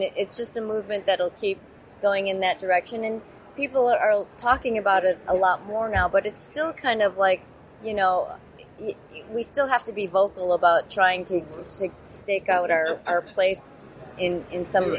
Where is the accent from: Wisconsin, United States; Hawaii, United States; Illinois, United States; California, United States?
Illinois, United States; Highland Park; I grew up in this northern suburb of Chicago, Highland Park, where, you know, like everyone was Jewish.